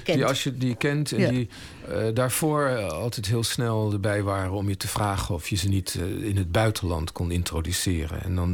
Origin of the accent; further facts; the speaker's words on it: Netherlands; moved away; Dat ik ben Nederlander. Ik ben hier weggegaan in 1975. Heb hier dus ook niet meer gewoond sinds die tijd.